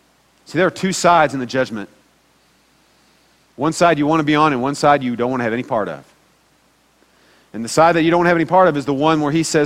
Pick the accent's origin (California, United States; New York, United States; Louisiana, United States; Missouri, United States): Missouri, United States; Kansas City; I mean, I'm a Missouri boy. That's where I grew up. And so as a kid, you know, I was from the Kansas City area